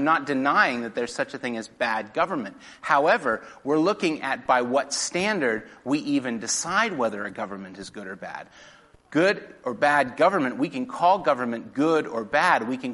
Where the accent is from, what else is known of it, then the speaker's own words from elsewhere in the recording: New Zealand; speaking especially as a New Zealander.